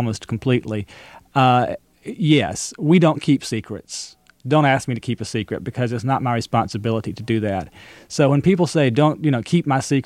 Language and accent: English; Marietta, Georgia, United States; You know, I grew up in Marietta, Georgia, without any homosexuals around me